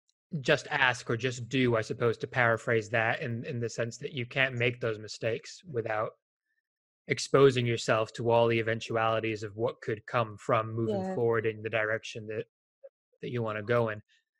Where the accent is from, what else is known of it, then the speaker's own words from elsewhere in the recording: Spain; But I'm British, I'm Iranian, I grew up in Spain.